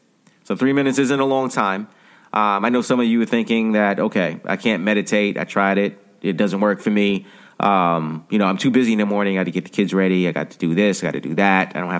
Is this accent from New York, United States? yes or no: yes; New York, United States; I'm from New York. I was born in Uptown Manhattan.